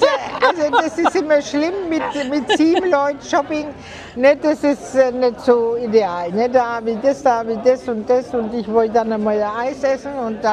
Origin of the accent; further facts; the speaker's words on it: Bavaria, Germany; Freilich bin ich Franke.